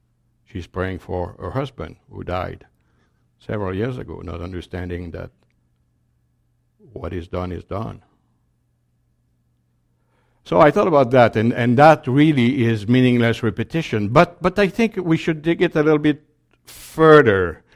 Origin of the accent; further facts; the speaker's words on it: France; accent: French; English is a second language; Or I pronounce that pretty badly because of my French accent, but you'll forgive me.